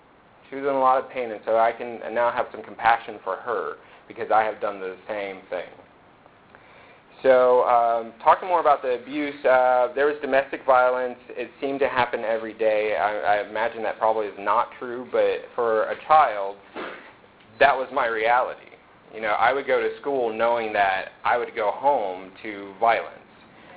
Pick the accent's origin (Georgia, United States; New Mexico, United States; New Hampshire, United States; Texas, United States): Georgia, United States; I was born in Georgia, about northwest of Atlanta. I am 33 years old, and I'm gay. And growing up in the South as a black man, black person, and being gay was very difficult.